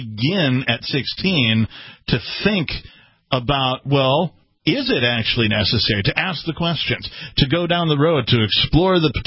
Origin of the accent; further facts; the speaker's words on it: Wisconsin, United States; also born or lived in Seattle; now in New Hampshire, United States; I grew up in Wisconsin originally, and then I went out to Seattle, right, after some time after sort of wandering the earth.